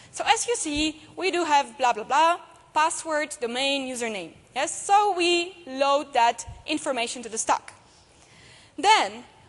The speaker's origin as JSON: {"language": "English", "country": "Poland", "second_language": "English", "said": "Yes, I'm from Poland, so a couple of things are happening."}